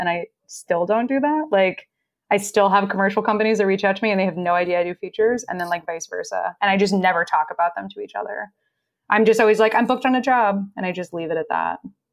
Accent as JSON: {"language": "English", "region": "Texas", "country": "United States", "said": "because I'm from Texas."}